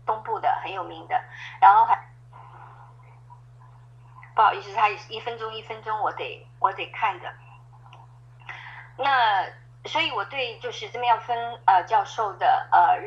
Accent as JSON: {"language": "Chinese", "country": "China", "said": "我说我是从国内来的，我只会教简体字。"}